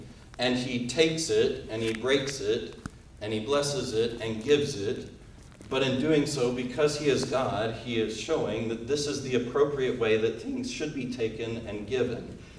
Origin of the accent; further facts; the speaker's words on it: the South, United States; You know, I'm from the South, just like a lot of people here.